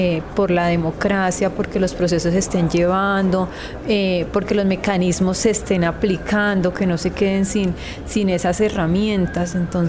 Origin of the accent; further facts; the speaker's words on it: San José del Guaviare, Guaviare, Colombia; vengo de San José del Guaviare.